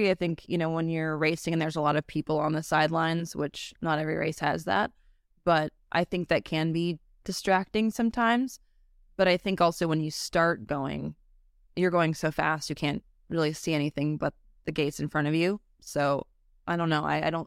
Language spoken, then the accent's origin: English; Minnesota, United States; growing up in Minnesota, I skied at night every single day.